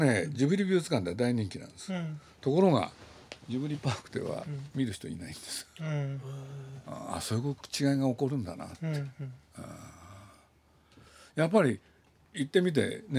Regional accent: Nagoya, Aichi, Japan; 僕は名古屋出身で

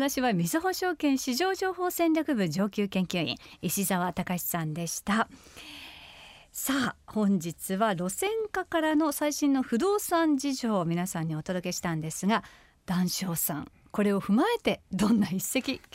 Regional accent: Nara, Japan; 私奈良出身なんですけど、すごくこう風情のある場所ですよ ね。

